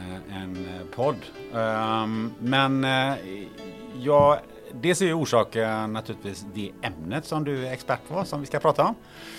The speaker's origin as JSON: {"language": "Swedish", "town": "Gothenburg", "region": "Västra Götaland County", "country": "Sweden", "said": "jag är ju från Göteborg"}